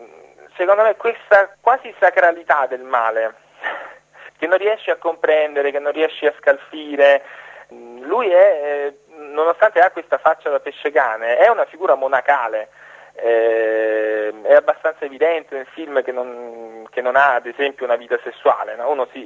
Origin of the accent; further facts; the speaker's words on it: Rome, Lazio, Italy; Ecco, io da romano sono rimasto un po'. Gli ingenui, i buoni stanno pure dalle mie parti.